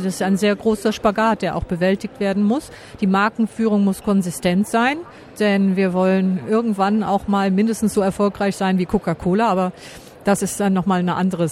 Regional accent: Germany; ich bin ja seit 1996 bei Schweiz Tourismus, habe bewiesen, dass ich als Deutsche auch die Mentalität der Schweizer Kolleginnen und Kollegen verstehe.

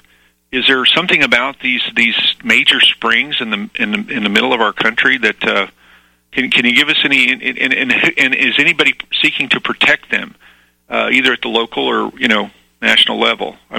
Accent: Missouri, United States; Being that I'm originally from Missouri, southern Missouri

